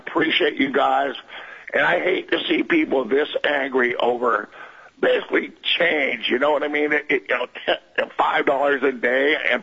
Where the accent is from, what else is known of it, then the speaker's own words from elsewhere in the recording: Alaska, United States; I'm calling from Kenai. You know, I'd kind of like to bring the temperature down a little bit here. I'm a lifelong Alaskan, born in 56 territorial days.